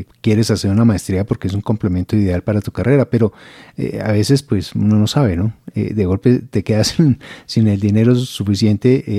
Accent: Colombia; Como buenos colombianos, nosotros siempre pedimos descuentos.

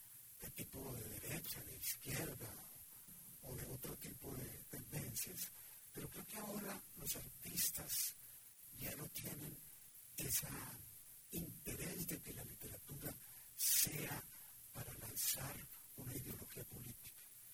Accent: Líbano, Tolima, Colombia; Yo provengo de una familia de Líbano Tolima desplazada por la guerra del 50. … porque mi padre era beltanista, nací en el 50.

